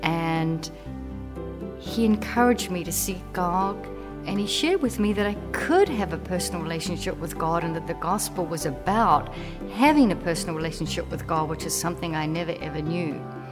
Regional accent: New Zealand; I grew up in New Zealand in the Catholic faith, attending church every week with my mother and my sister.

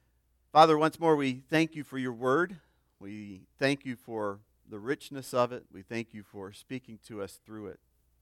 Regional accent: Mississippi, United States; Growing up in Mississippi, one of the first things that I can remember as a young boy, I grew up in the city, but we would travel through the country quite a bit

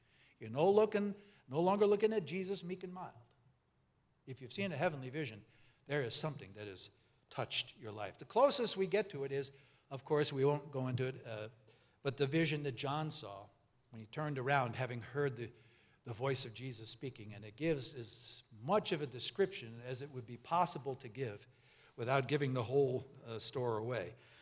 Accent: Brooklyn, New York, United States; I am actually a native of New York. I was born in Brooklyn.

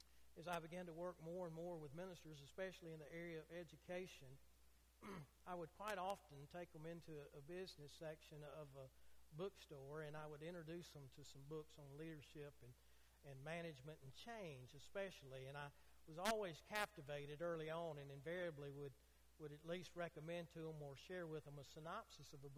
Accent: Nashville, Tennessee, United States; remember I was born and raised in Nashville

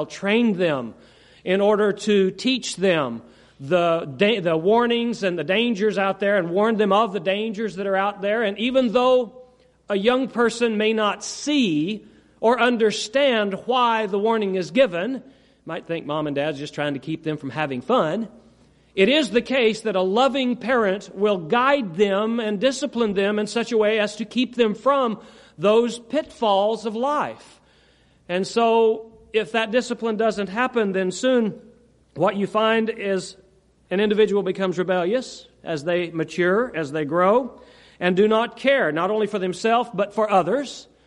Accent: San Francisco, California, United States; born there; I could not help it that I was born in San Francisco. That's not my fault, okay?

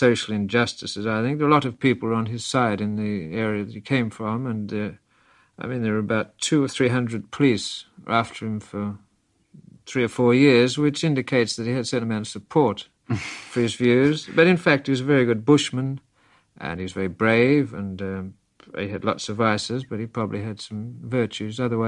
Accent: Australia; But essentially, I think, as an Australian, the Gallipoli campaign, the Anzac landing, looms very large in the kind of Australian psyche, really.

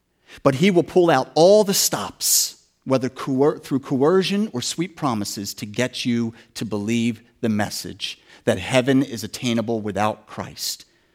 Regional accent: United States; I love being an American. I will not change it.

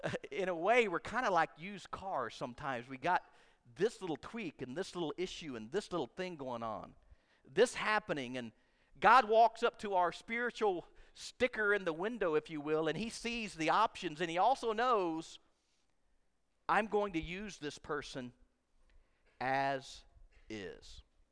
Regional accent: the South, United States; because I'm a Southerner

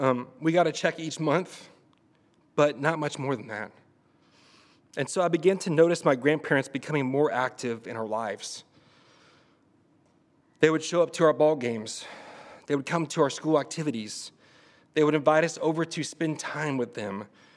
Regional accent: Arlington, Texas, United States; now in Oklahoma, United States; For those who don't know me, I am not a native Oklahoman. I'm from the great state of Texas. I grew up in Arlington, Texas, and lived there my whole life until the last 10 years.

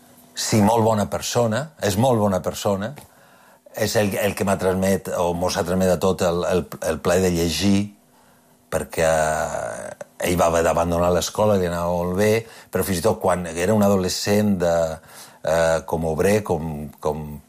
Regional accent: Vinaròs, Valencian Community, Spain; born there; also born or lived in Almería / Canary Islands / Andorra; now in Palma, Spain; jo vaig néixer a Vinaròs, que és el Baix Maestràs, però abans d'arribar a Mallorca, la família varen viure a Almeria, que és, ma mare és d'Almeria, a les Illes Canàries, a Andorra, i varen acabar a final a Palma.

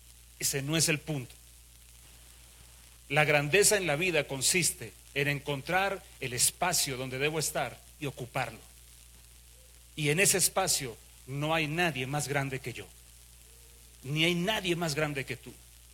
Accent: Colombia; Desde ese día soy el colombiano más orgulloso de los cóndores.

